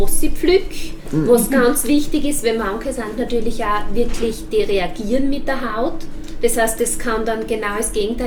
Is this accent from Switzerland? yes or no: no; Styria, Austria; einen Röhrlsalat, wie man bei uns in der Steiermark sagt